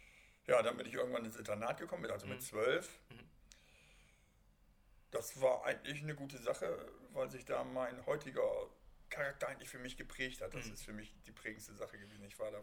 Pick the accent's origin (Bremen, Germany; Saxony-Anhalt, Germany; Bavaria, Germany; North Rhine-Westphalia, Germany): Bremen, Germany; Bremerhaven; Ich bin in Bremerhaven groß geworden, in eine Neubausiedlung, Leerheide heißt sie.